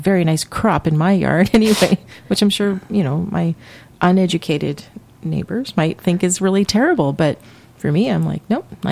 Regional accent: Toronto, Ontario, Canada; also born or lived in Western Canada; I grew up in Toronto and then we moved out west where I lived in a very small town, smaller than this room. And it was agricultural by nature.

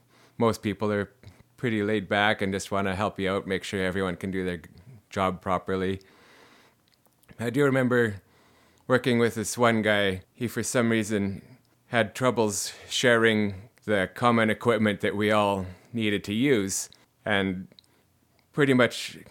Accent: White Rock, British Columbia, Canada; I grew up down in White Rock, as there pretty much since I was born. And it was a much different town then than it is now.

